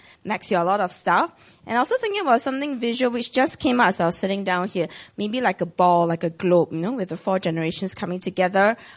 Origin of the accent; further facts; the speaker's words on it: Singapore; from Singapore.